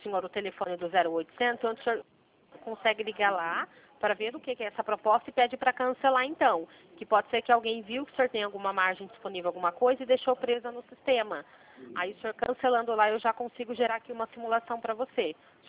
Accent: Limeira, São Paulo, Brazil; Eu sou daqui de Limeira.

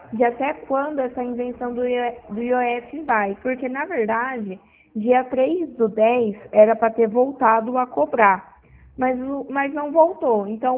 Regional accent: Pirassununga, São Paulo, Brazil; Eu sou de Pirassununga, interior aqui de São

